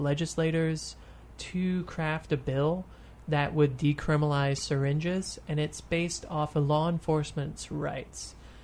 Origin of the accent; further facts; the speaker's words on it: London, United Kingdom; born there; A little bit of love in London. That's how I came into being.